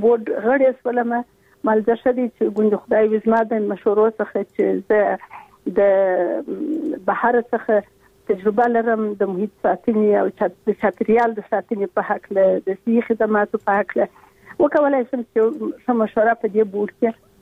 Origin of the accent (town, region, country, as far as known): Afghanistan